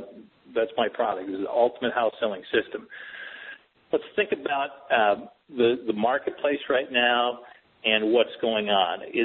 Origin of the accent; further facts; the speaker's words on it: Midwest, United States; I grew up in the Midwest, the youngest of a single-parent mom, and I grew up below the poverty line